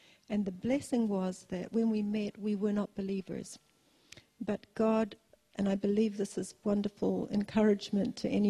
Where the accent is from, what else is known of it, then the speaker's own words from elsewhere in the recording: Kawerau, Bay of Plenty, New Zealand; grew up in Kawerau in the Eastern Bay of Plenty. So if any of you sort of wonder about my accent, it's a mixture of all sorts of things. But we're really local, brought up